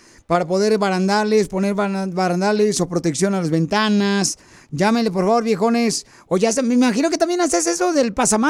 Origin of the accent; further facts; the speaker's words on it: Jalisco, Mexico; now in San Jacinto, United States; Porque aquí venimos del estado de Jalisco, Papuchón, a San Jacinto, Estados Unidos.